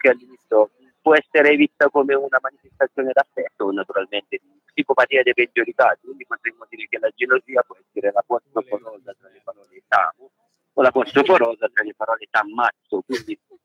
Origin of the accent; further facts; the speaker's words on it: Andretta, Campania, Italy; now in Naples, Italy; Provincia di Avellino, Andretta, il mio paese, però sono adattato da qualche anno alla vita partenopea.